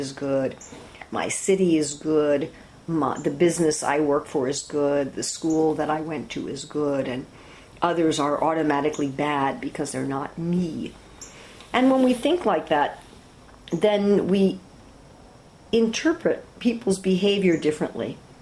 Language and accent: English; United States; You know, I'm an American, so Americans are good.